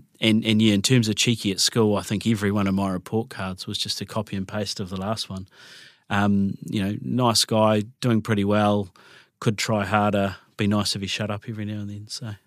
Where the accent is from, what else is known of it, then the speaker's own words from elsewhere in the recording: Canterbury, New Zealand; so I was born in 1981. And my parents, Robin and Steve, my dad was a Canterburyan his whole life as well. Mum's from Oamaru and came up, but life was pretty good. I've always kind of lived out east